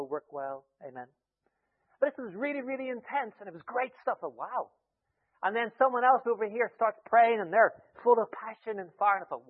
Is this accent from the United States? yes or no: no; Ireland; And that was the way it seemed to me growing up in Ireland.